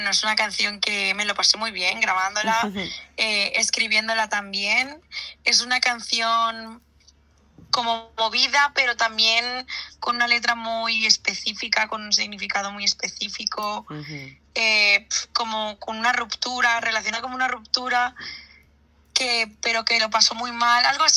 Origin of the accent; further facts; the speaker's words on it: Alicante, Valencian Community, Spain; Pues yo soy de Alicante, he nacido y he vivido toda mi vida en Alicante, tengo 19 años